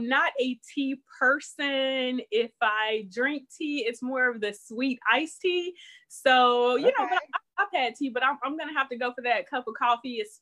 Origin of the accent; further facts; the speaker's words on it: Orlando, Florida, United States; Okay, born and raised in Orlando, Florida.